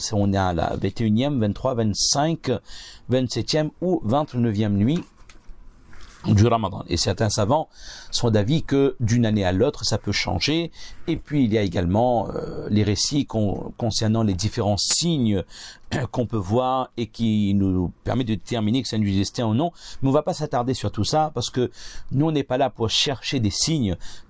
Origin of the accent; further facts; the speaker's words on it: Réunion, France; on a chez nous à La Réunion